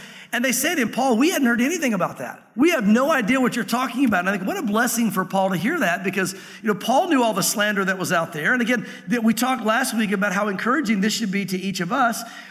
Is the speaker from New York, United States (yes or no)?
no; Tennessee, United States; also born or lived in Santa Fe, United States; I was raised in Tennessee and again, but went to Santa Fe and was out there out west for a few years.